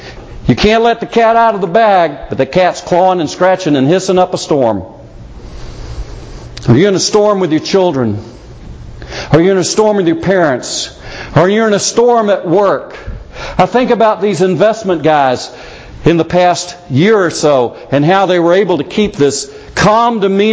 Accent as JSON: {"language": "English", "region": "South Carolina", "country": "United States", "tie": "born or raised there", "said": "I was raised on the Atlantic Ocean in South Carolina. I've been out in the sea."}